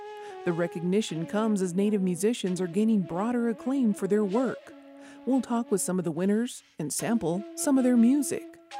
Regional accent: Isleta Pueblo, New Mexico, United States; from Isleta Pueblo

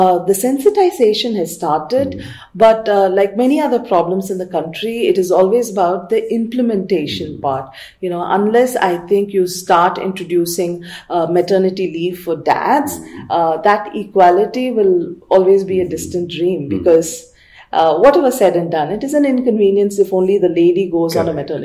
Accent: Chennai, Tamil Nadu, India; Okay, so I grew up in the south. I'm from Chennai.

